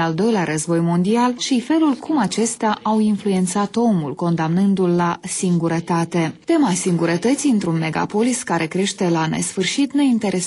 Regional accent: Bender, Moldova; Noi suntem din Tighina.

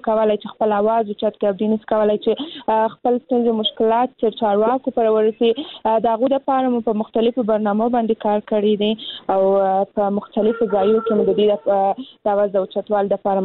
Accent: Kandahar, Afghanistan; زه هم د کندهار ولایت څخه یم،

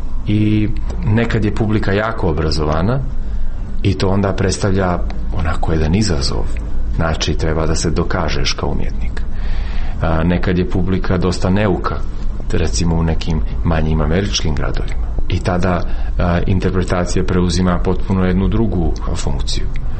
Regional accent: Montenegro; now in United Kingdom; me uvijek nekako podsjeti na moje djetinjstvo u Crnoj Gori

